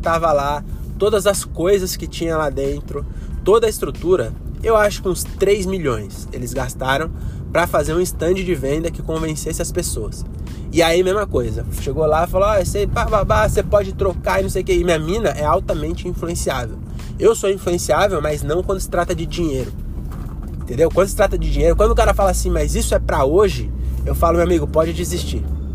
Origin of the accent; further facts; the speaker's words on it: Francisco Morato, São Paulo, Brazil; Tá achando que eu nasci ontem? Sou de Morato